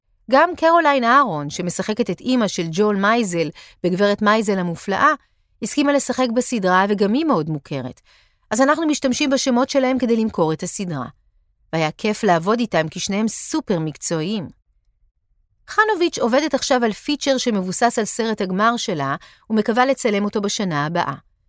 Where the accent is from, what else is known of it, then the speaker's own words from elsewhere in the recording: New York, United States; now in Israel; החוויה שלי היא שאף פעם לא ממש הרגשתי שייכת, גם כשגדלתי בניו יורק.